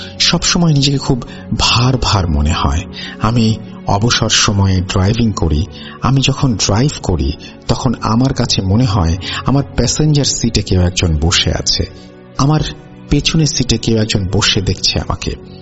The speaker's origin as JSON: {"language": "Bangla", "country": "Bangladesh", "tie": "born or raised there", "moved": "yes", "said": "আমি জানি না এইখানে আমার ঘটনার সাথে আমার শৈশবকালের, মানে বাংলাদেশে থাকার সময় যে ঘটনা ঘটেছিল, তার কোনো সম্পর্ক আছে কিনা। আমি আমার আম্মু আব্বুকে কিছু জানাইনি, কারণ আমরা প্রবাসীরা কোনোদিন বাংলাদেশের মা বাবাকে চিন্তা দিতে চাই না।"}